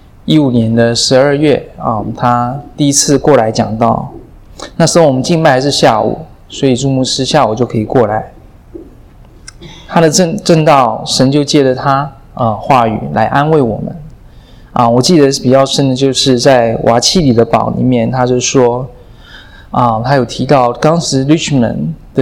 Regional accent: Hong Kong; moved away as an adult; also born or lived in Taiwan; now in United States; 我是在台湾出生，中学时候就搬到香港去住，在香港长大。在我小的时候，20岁之前，我的北方就可能就是深圳跟广州而已。

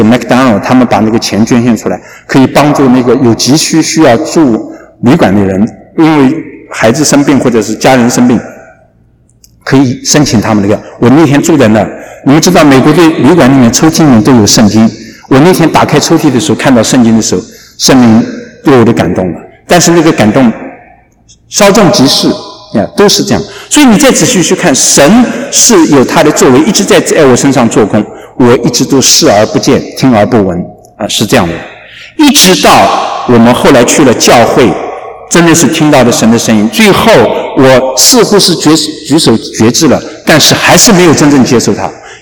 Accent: China; 我是从国内来的

